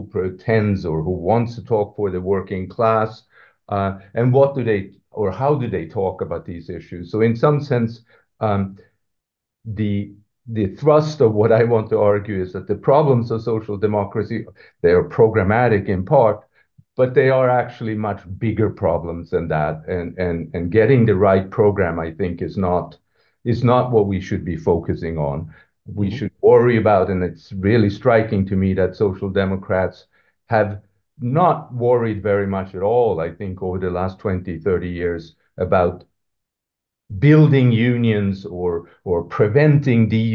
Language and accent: English; Sweden; moved away; also perhaps excessively so Swedocentric, even though I haven't lived there for a long time, but it is my home country